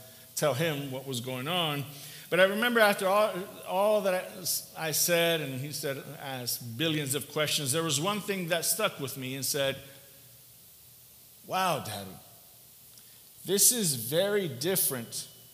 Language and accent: English; Puerto Rico; also born or lived in New Jersey; I grew up in New Jersey and was raised in Puerto Rico.